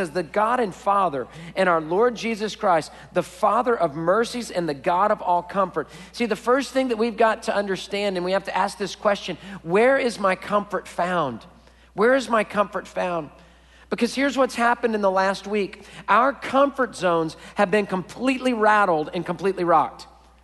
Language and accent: English; Houston, Texas, United States; I'm born and raised in Houston, Texas, and so I know hurricanes just like many of you know hurricanes.